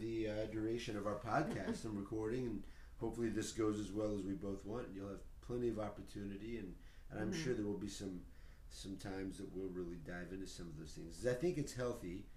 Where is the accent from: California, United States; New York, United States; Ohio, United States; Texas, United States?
Texas, United States; Houston; I'm from Houston, Texas. I'm an only child.